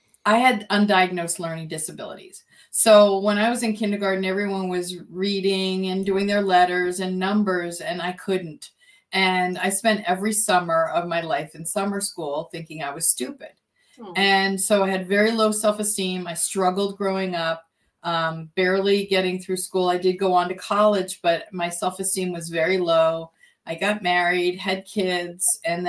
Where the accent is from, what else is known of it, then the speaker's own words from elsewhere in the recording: New Jersey, United States; I grew up in New Jersey and I've been working my way north. So, but I've lived all over New England and it's beautiful here.